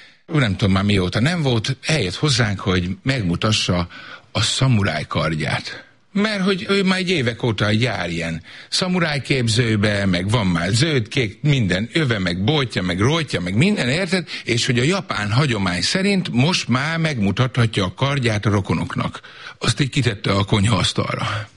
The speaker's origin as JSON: {"language": "Hungarian", "region": "Szabolcs-Szatmár-Bereg", "country": "Hungary", "said": "Mondom, én Szabolcsi vagyok, hát mondom."}